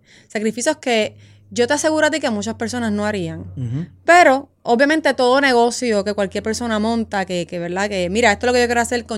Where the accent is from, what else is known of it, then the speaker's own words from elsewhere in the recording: Puerto Rico; Yo me crié en Barrio Obrero, para que te tengas una idea. O sea, yo vengo de abajo, literal.